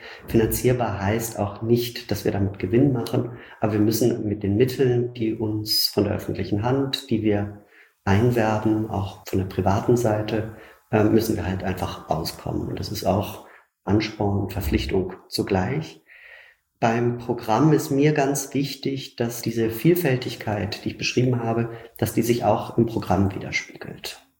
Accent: Hamburg, Germany; ich bin in Hamburg aufgewachsen

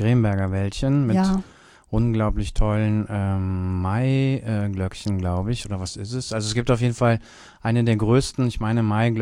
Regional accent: North Rhine-Westphalia, Germany; ich bin im Bergischen Land groß geworden und in so einem ganz kleinen Weiler, würde man sagen.

